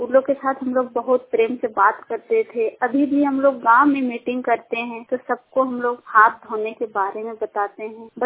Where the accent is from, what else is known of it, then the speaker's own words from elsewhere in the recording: Silli, Jharkhand, India; और मेरा गांव सिल्ली है और सिल्ली प्रखंड के रहने वाली हूँ